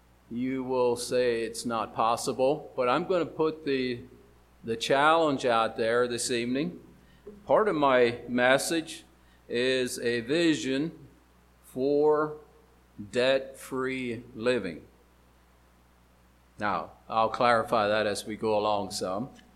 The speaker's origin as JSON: {"language": "English", "region": "Pennsylvania", "country": "United States", "said": "Yeah, we're from Pennsylvania, so that's good enough."}